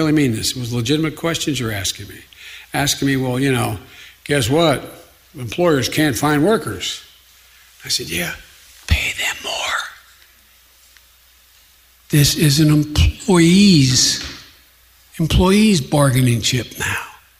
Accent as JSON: {"language": "English", "region": "Maine", "country": "United States", "said": "I'm from Maine."}